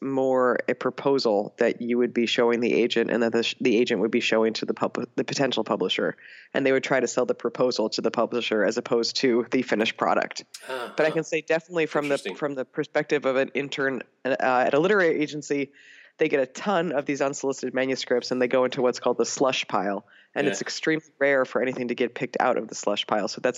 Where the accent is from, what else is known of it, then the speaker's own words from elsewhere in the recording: New York, United States; And I grew up in New York, and many of the prep schools there require you to take Latin, and most kids suck at Latin.